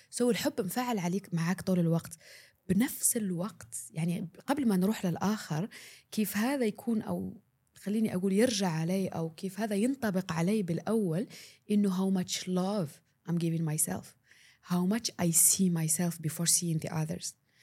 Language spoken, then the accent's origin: Arabic; Algeria; مثلا نحن عندنا بالجزائر